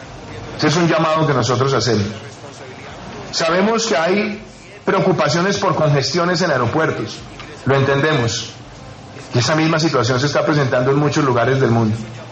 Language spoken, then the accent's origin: Spanish; Colombia; ese artículo que nos define a nosotros como colombianos